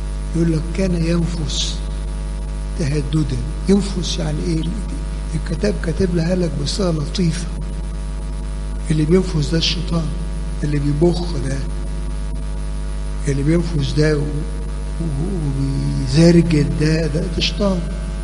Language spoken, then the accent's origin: Arabic; Egypt; ده احنا هنا اول عندما عندنا في مصر اول ما جه الراجل بتاع الاخوان ده وقعد